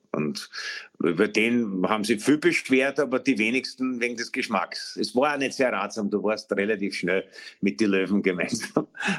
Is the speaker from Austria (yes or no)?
yes; Austria; Und als Österreicher kann man sagen, an Benko hoffentlich ja.